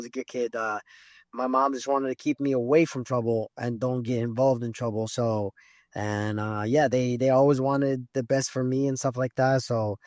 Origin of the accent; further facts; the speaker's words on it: Denver, Colorado, United States; obviously still in Denver. That's where my hometown is right now.